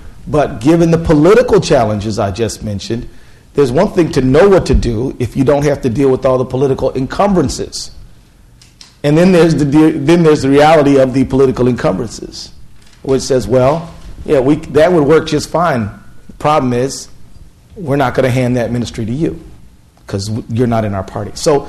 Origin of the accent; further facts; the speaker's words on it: United States; okay, I'm a American lawyer.